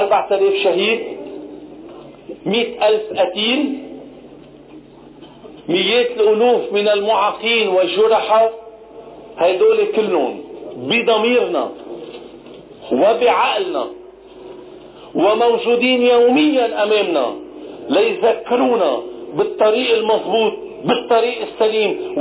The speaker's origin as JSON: {"language": "Arabic", "country": "Lebanon", "said": "نحن كلبنانيين"}